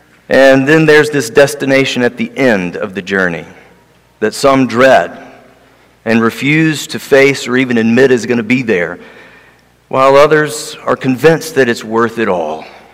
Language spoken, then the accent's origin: English; Johnson City, Tennessee, United States; We were traveling from the mountains of East Tennessee, Johnson City is my hometown